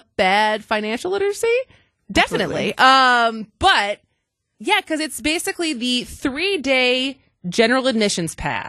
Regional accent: Racine, Wisconsin, United States; I'm from Racine, but going to Kenosha, it's too far.

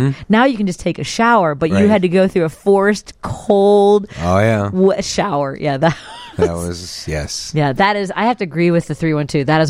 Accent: Indiana, United States; now in Chicago, United States; I'm originally from the Northwest Indiana area, but I'm now a Northsider in Ravenswood.

